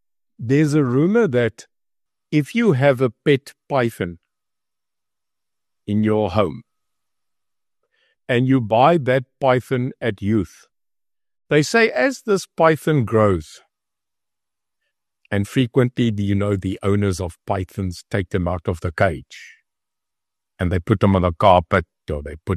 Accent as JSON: {"language": "English", "country": "South Africa", "said": "And if we were, as a South African, the government, a python, measuring the size of the USA"}